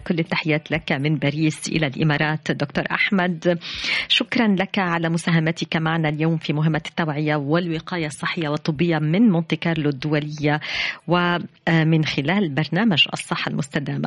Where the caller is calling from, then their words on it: Khartoum, Sudan; من الخرطوم